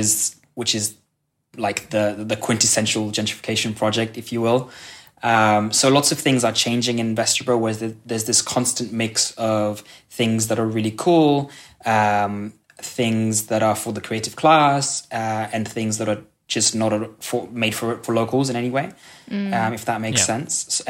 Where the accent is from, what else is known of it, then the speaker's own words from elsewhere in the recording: Kenya; moved away as an adult; also born or lived in Copenhagen; now in Sønderborg, Denmark; my dad is from Kenya. So I grew up in Kenya, where I went to international school, hence the accent. I spent a lot of summers during my childhood and in my teen years in Copenhagen before moving to Denmark permanently, aged 18.